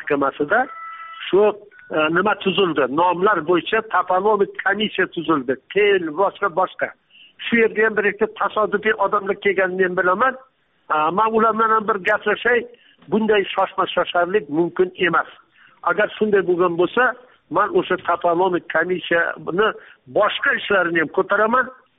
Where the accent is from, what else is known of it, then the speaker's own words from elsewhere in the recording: Jizzakh, Jizzakh Region, Uzbekistan; also born or lived in Mirzachoʻl; Mirzacho'l 49-yilda biz ko'chib kelganmiz Jizzaxdan, tog'lar orasidan, go'zal vodiydan To'qaylarning ichiga. Mirzacho'l degan joyga ko'chib kelganmiz.